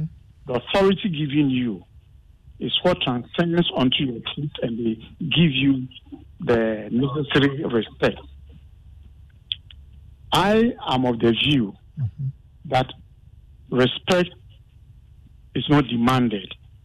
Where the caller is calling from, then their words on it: Michel Camp, Greater Accra, Ghana; I'm speaking from Michelle Camp.